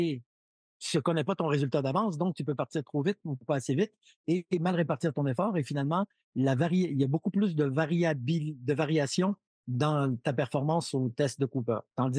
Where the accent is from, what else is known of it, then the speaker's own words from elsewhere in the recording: Quebec, Canada; now in France; je suis Québécois, mais j'habite en France depuis 23 ans